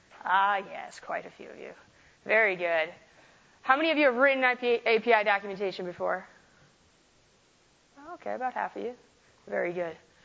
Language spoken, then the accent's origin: English; East Coast, United States; I'm from the East Coast